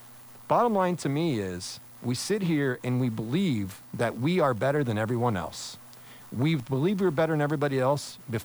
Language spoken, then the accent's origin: English; United States; I love this country. I am an American. I love this country.